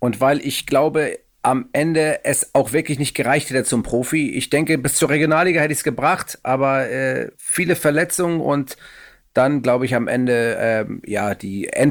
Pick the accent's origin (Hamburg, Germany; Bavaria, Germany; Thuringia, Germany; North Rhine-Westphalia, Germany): Hamburg, Germany; Jo, ich komme von ganz unten, macht euch keine Gedanken. Ich komme aus Hamburg-Müllmannsberg.